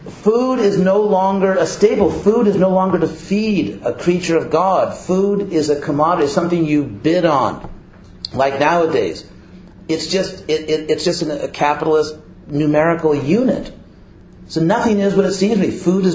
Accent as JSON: {"language": "English", "region": "California", "country": "United States", "said": "I'm from California"}